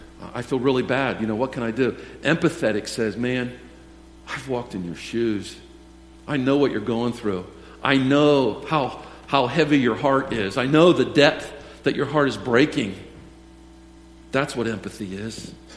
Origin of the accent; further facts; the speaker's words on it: Mars, Pennsylvania, United States; and I grew up in Mars, and I know a lot of those people